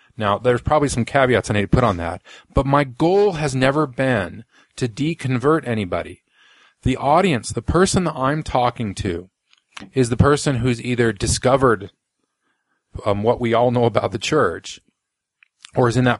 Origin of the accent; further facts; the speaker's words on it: Utah, United States; Being born and raised in Utah, I know the majority are Mormons.